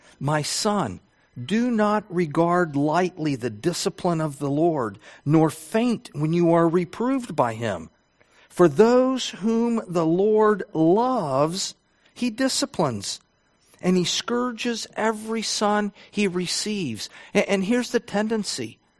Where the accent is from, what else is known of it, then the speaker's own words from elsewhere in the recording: Cincinnati, Ohio, United States; And I grew up in Cincinnati, and so when it came time to park, I didn't want to pay for parking.